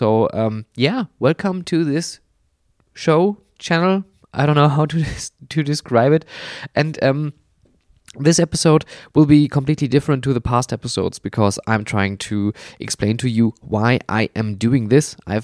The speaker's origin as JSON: {"language": "English", "town": "Oberhausen", "region": "North Rhine-Westphalia", "country": "Germany", "tie": "born or raised there", "said": "And my hometown is a small place called Oberhausen."}